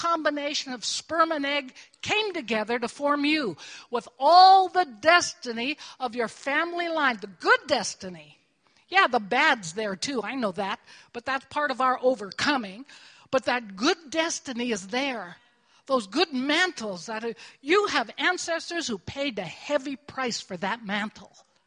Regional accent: United States; because I was born here. I am an American. It's part of my inheritance.

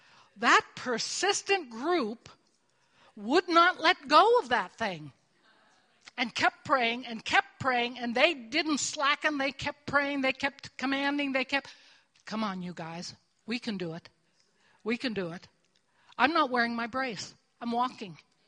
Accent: United States; because I was born here. I am an American. It's part of my inheritance.

